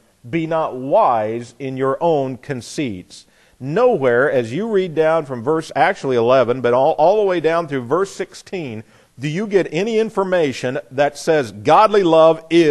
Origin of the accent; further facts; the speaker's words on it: Midwest, United States; Why, I'm a Midwesterner. It's just our nature not to be slothful in business.